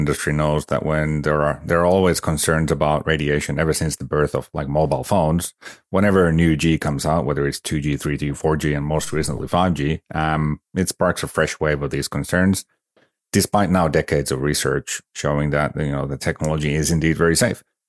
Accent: Finland; also born or lived in United States / Canada; So I'm originally from Finland, which is obvious to anyone who knows how the Finnish names work. I grew up mostly in Finland too, though with high school detours in the US and Canada.

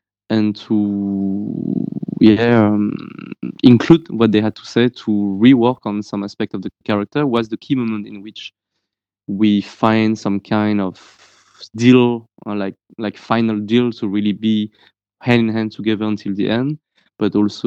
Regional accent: France; growing up in France with parents who were trying not to give us the heritage of Cambodian culture or language because they wanted to forget about this country and for us to be super integrated in France, as they would say.

